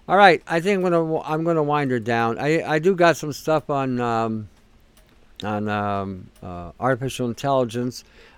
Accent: Detroit, Michigan, United States; I remember growing up back in the 60s. I was growing up in Detroit at the time.

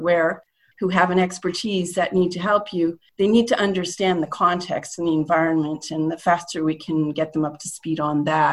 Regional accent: Canada; as a Canadian citizen, person who, as a patient, as a potential patient, as a potential caregiver, and as a businesswoman, have concerns

